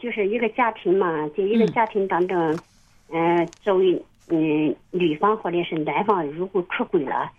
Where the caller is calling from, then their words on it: Hefei, Anhui, China; 啊，你好，我是合肥的，我不是别的地方的。